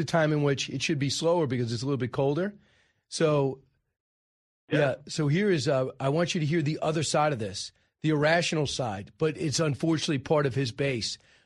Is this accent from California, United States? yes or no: no; Massapequa, New York, United States; both from my hometown of Massapequa.